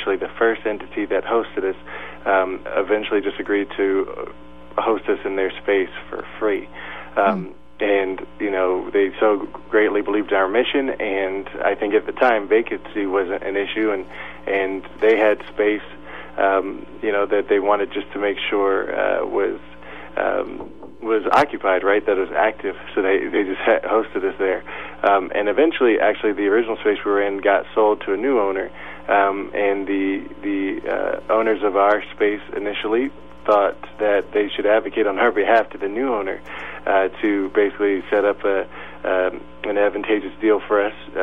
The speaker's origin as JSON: {"language": "English", "town": "Oakland", "region": "California", "country": "United States", "tie": "born or raised there", "said": "I grew up in Oakland and had been working there even before the Hidden Genius Project"}